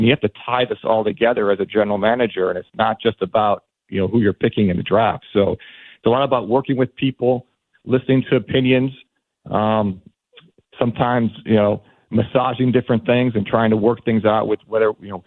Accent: Buffalo, New York, United States; And I was from Buffalo and a big Bills fan

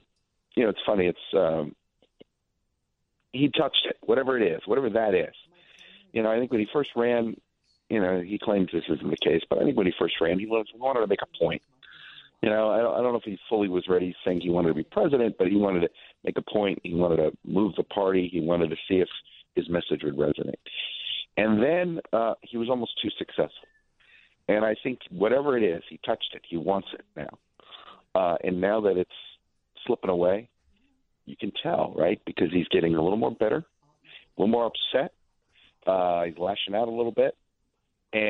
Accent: Miami, Florida, United States; I grew up in Miami, and hockey just wasn't a sport down there.

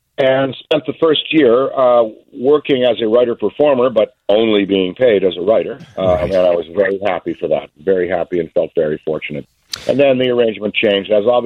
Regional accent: Canada; moved away as an adult; now in United States; When I first got my working papers as a Canadian immigrant to the U.S., or I would say resident alien, I got my papers to go to work in Chicago.

